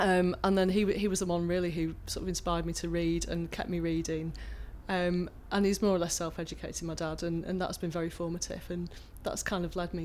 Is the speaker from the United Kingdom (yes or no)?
yes; Blackpool, North West England, United Kingdom; born there; My background is I was born in Blackpool, so I'm not a Sangroan, because my dad's from Blackpool, but my mum's from Manchester.